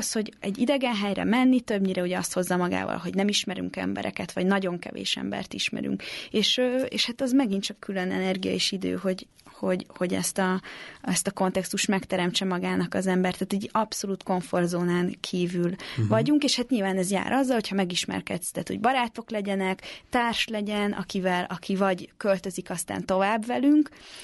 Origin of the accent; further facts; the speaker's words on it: Hungary; Mint magyar, tehát hogy azért, mert magyar vagyok.